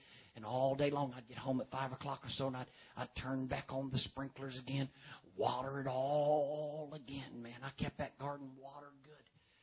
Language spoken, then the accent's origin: English; Richmond, Kentucky, United States; now in Oklahoma City, United States; I'm not used to that. I'm from Richmond, Kentucky. I'm not used to that.